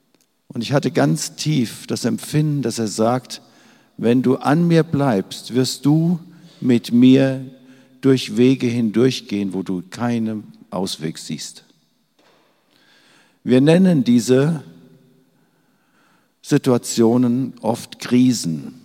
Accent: Hesse, Germany; Ich bin im Mittelgebirge groß geworden, so ähnlich wie hier, zwischen Frankfurt und Heidelberg im Odenwald.

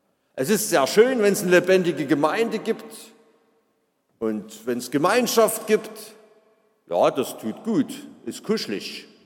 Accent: Saxony, Germany; im Westerzgebirge, bei Aue, im Küttengrund, im Lösnitzsaal. Dort bin ich geboren in der Ecke.

